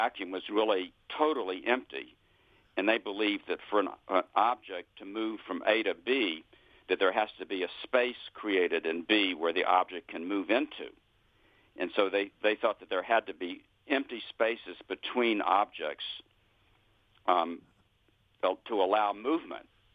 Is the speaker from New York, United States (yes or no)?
no; Memphis, Tennessee, United States; Well, I grew up in Memphis, Tennessee, and I was in my bedroom on the first floor